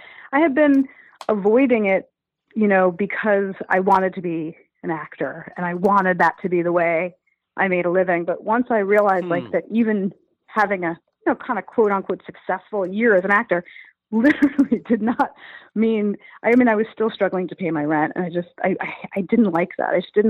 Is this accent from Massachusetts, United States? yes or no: no; Brooklyn, New York, United States; and like, I'm a Jew from Brooklyn. What do I know about redneck?